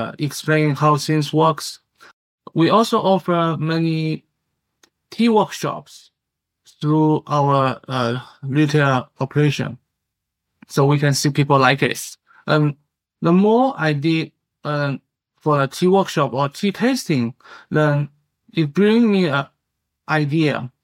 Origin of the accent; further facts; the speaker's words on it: China; English is a second language; I'm from China. Wuyi Oolong, it has a rich tea history in my hometown.